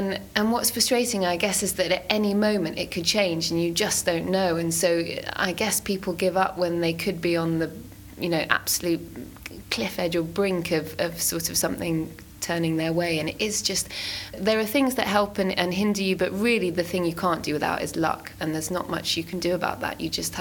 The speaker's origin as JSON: {"language": "English", "town": "Gravesend", "region": "South East England", "country": "United Kingdom", "tie": "born there", "said": "I was born in Gravesend Hospital, and my brother was too, so we were both born there."}